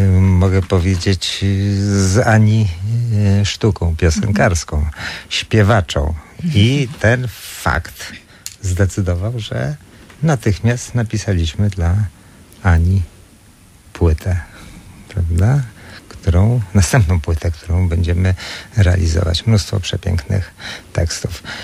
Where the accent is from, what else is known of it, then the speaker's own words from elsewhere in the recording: Gdańsk, Pomeranian Voivodeship, Poland; Jako gdańszczanin, tak. Ja urodzony.